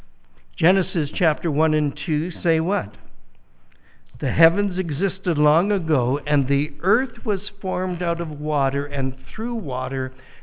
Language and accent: English; Canada; I was taught a lot of American history when I was growing up in Canada, believe it or not